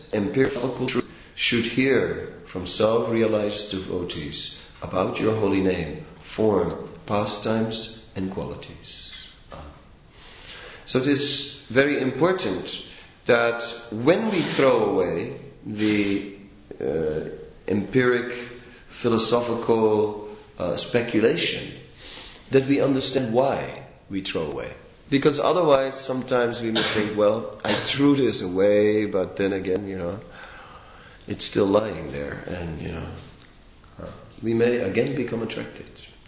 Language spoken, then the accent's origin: English; Antwerp, Flanders, Belgium; Well, I do. I grew up in Antwerp.